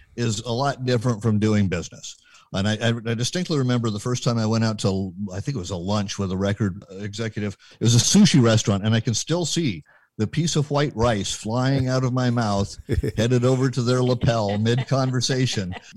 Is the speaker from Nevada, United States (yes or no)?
no; Berkeley, California, United States; Like what I said, I grew up in Berkeley in the 60s.